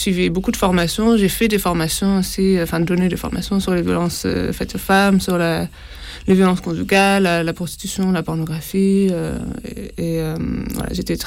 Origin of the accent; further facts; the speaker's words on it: Caen, Normandy, France; also born or lived in London / Berlin; je suis née en Angleterre, à Londres. J'ai habité là-bas pendant 7 ans. Après, ma famille a déménagé à Berlin et j'ai grandi à Caen après.